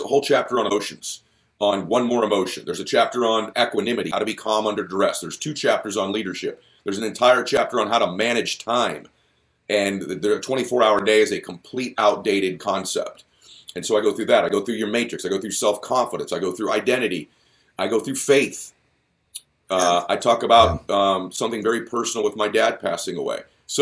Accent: Boston, Massachusetts, United States; I'm a Patriots fan. I'm from Boston. I'm a real one.

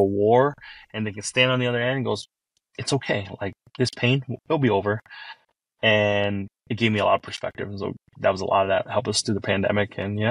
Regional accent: La Crosse, Wisconsin, United States; I grew up in La Crosse. That's the home of Quick Trip.

